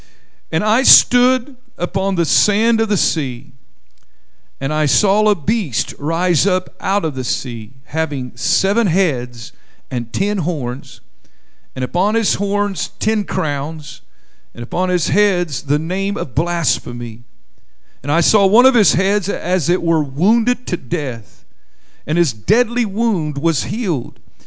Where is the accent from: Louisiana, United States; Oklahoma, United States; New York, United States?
Oklahoma, United States; And I don't know if you've paid much attention to it, but in Oklahoma, my home state, there has been a controversy of late.